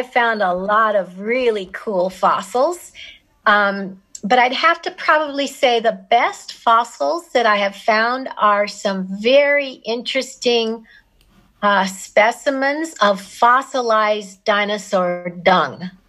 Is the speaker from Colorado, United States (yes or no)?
yes; Colorado, United States; I'm a paleontologist from Colorado in the United States